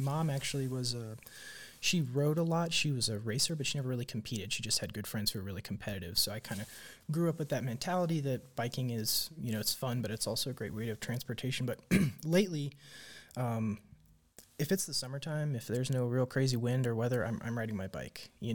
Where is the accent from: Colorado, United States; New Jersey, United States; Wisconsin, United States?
Colorado, United States; Alamosa; growing up, I grew up in East Alamosa, and, you know, that's a pretty secluded little neighborhood, but we had access to the river